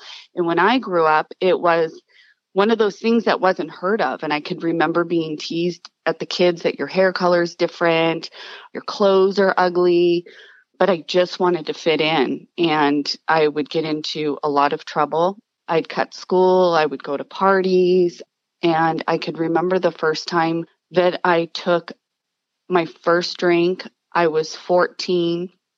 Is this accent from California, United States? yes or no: yes; Burbank, California, United States; I was born in Burbank, California. We lived in the valley for, until I was about 8 years old.